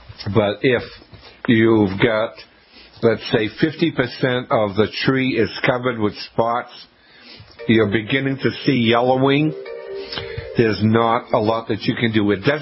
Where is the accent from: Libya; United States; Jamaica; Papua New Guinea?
United States; Auburn, Maine; I grew up in Auburn, Maine, and on the street in front of my house we had 5 chestnut trees that were over 3 foot in diameter.